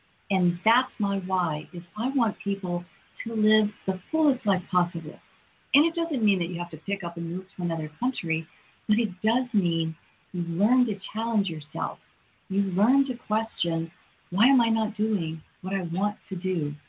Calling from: France; I am coming from France

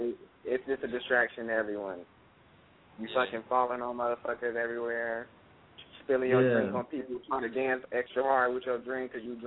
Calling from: Burbank, California, United States; I'm calling from Burbank.

